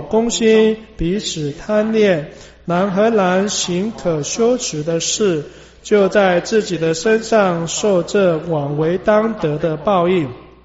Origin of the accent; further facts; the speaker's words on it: China; 我们中国人说三字经是人之初性本善哦。